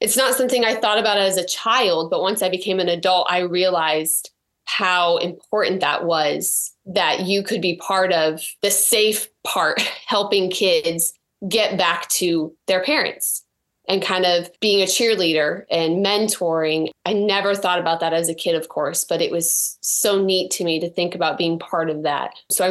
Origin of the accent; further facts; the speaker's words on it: Florida, United States; So when I was growing up, I actually was born and raised in Florida. My parents did foster care.